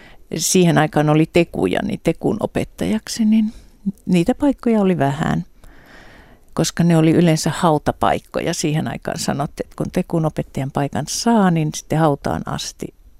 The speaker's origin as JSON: {"language": "Finnish", "region": "Savo", "country": "Finland", "said": "kun mä oon savolainen"}